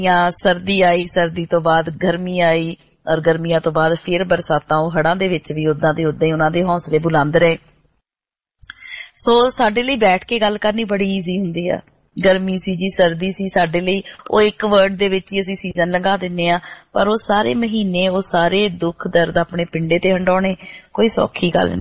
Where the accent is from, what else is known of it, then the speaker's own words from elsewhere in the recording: Punjab, India; ਜਿਨ੍ਹਾਂ ਇਲਾਕਿਆਂ ਦੇ ਵਿਚ ਅਸੀਂ ਵੱਡੇ ਪੜੇ ਹੋਏ ਆ, ਜਿਸ ਪੰਜਾਬ ਦੀ ਅਸੀਂ ਗੱਲ ਕਰਦੇ ਆ, ਉਸ ਪੰਜਾਬ ਦੇ ਵਿਚ ਮੇਰੇ ਬਚਪਨ ਦੇ ਦਿਨਾਂ ਵਿਚ ਹਰ ਕੋਈ ਕਿਸਾਨ ਹੁੰਦਾ ਸੀ।